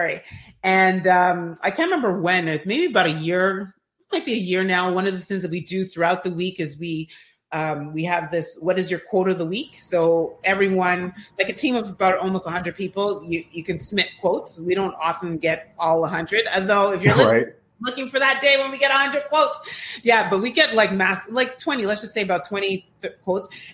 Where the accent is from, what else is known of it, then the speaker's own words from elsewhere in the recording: Canada; I wish. I'm Canadian.